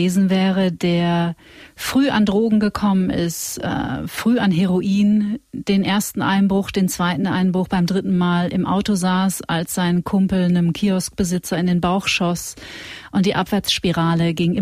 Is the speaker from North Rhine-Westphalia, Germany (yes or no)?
yes; North Rhine-Westphalia, Germany; ich komme aus Nordrhein-Westfalen